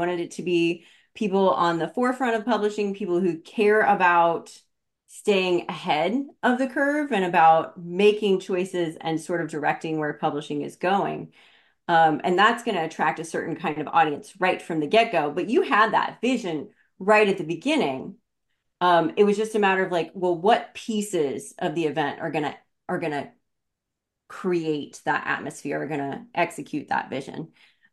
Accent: Missouri, United States; And I grew up in Missouri, so like seeing the Mississippi River was like a very common experience.

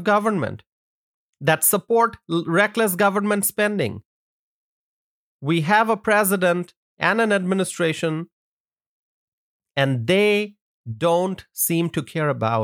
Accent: United States; I, as an American consumer, I feel the pain of inflation.

